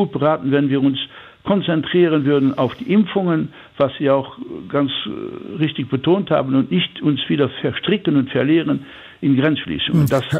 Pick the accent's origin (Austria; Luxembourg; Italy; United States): Luxembourg; noch wir als Luxemburger